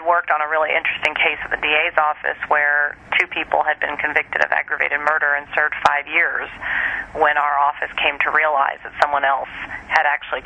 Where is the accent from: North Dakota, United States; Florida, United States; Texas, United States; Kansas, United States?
Kansas, United States; Wichita; in the 70s when I was growing up in Wichita